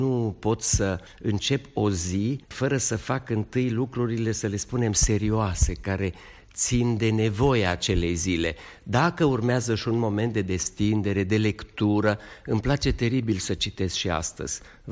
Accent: Brașov, Brașov County, Romania; Primele amintiri pe care le am sunt de la Brașov, chiar dacă ai mei erau din nordul Transilvaniei, deoarece în momentul în care m-am născut eu, ei erau deja mutați la Brașov.

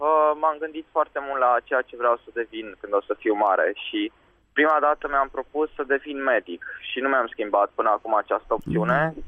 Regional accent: Reșița, Caraș-Severin, Romania; m-am născut în Reșița pe data de 15.10.2001.

